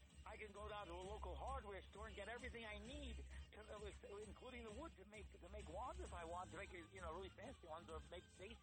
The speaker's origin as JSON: {"language": "English", "town": "Jersey City", "region": "New Jersey", "country": "United States", "tie": "born or raised there", "said": "I was initiated back in my hometown of Jersey City."}